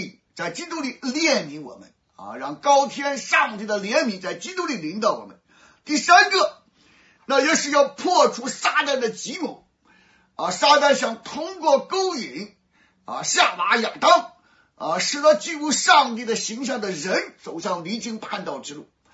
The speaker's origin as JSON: {"language": "Chinese", "country": "China", "said": "我们中国人常常谈到欲望满足不了的痛苦啊"}